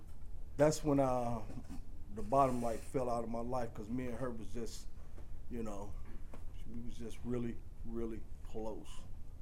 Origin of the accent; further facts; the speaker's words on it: Milwaukee, Wisconsin, United States; born there; I'm an addict. I was born here in Milwaukee.